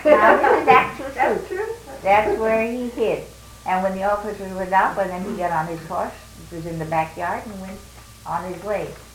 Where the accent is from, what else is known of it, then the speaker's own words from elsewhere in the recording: Santa Cruz, California, United States; born there; Well, I was born in Santa Cruz.